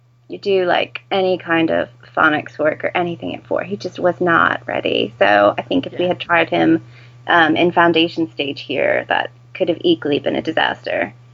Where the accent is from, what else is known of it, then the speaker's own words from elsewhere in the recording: United States; And as you can tell from my ridiculous accent, I am not British, but my husband is.